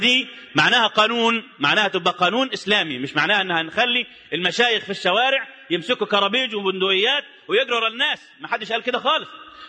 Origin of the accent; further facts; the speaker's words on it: Egypt; أنا مصري مسلم، مش راجل لا راجل بتاع علم ولا راجل متخصص ولا أي حاجة خالص، ولا أنا منضم لأي حزب من أحزاب الدنيا.